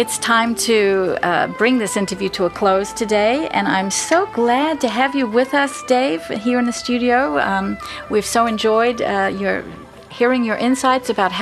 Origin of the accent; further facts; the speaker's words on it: New Zealand; People would ask me, because I'm from New Zealand.